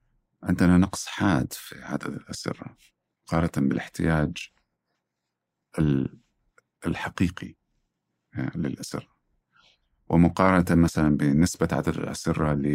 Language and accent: Arabic; Saudi Arabia; نسبة الأطفال المراهقين عندنا في السعودية 30%.